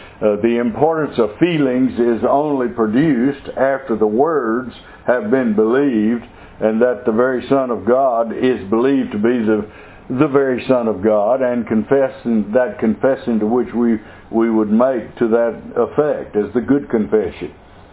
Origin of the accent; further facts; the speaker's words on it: Colorado City, Texas, United States; born there; also born or lived in Austin; I wasn't born in East Texas. I educated in East Texas. I was born in West Texas, in Colorado City, Texas, and lived in Austin about 13 years